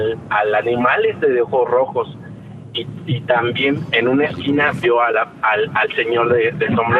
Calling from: Mérida, Yucatán, Mexico; De Mérida.

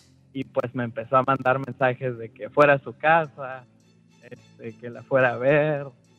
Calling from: Monterrey, Nuevo León, Mexico; De Monterrey.

